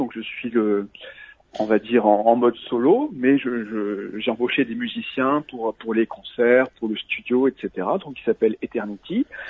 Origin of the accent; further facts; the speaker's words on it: Strasbourg, Grand Est, France; Je suis français, donc originaire de la ville de Strasbourg, où j'habite encore actuellement.